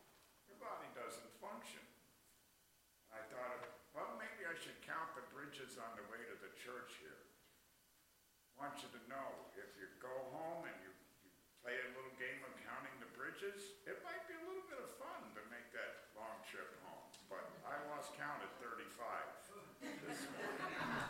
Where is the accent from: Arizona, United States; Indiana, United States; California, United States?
Arizona, United States; I grew up in Arizona, and I've seen it.